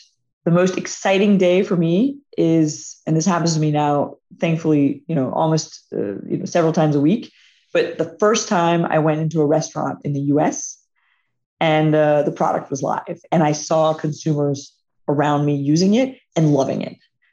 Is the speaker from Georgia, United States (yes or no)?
yes; Atlanta, Georgia, United States; So Atlanta is a great example. So it's also where our headquarters is. It's my hometown.